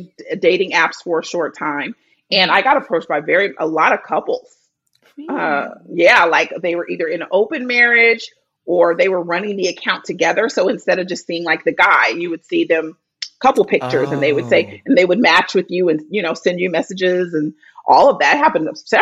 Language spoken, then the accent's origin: English; California, United States; I grew up in the Bay Area.